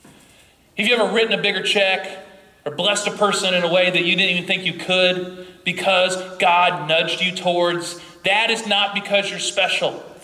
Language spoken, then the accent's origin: English; Appalachia, United States; Dean and I grew up in Appalachia. You know what they do at Holy Spirit churches down south in the mountains?